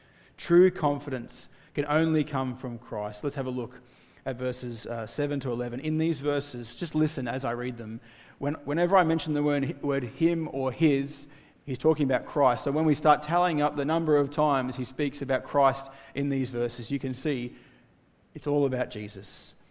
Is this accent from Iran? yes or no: no; Australia; Maybe it's something like, I'm an Australian.